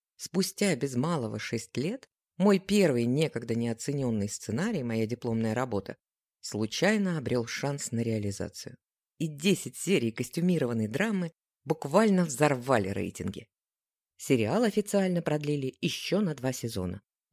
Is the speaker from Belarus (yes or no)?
yes; Minsk, Belarus; Сама я родом из Минска.